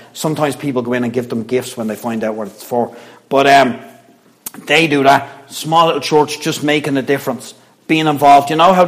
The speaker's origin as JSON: {"language": "English", "country": "Ireland", "said": "I know we're Irish, but we're not going to start any trouble in the church today."}